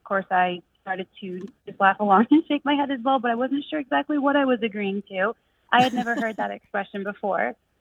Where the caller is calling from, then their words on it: Washington, District of Columbia, United States; I am calling from D.C., specifically the airport.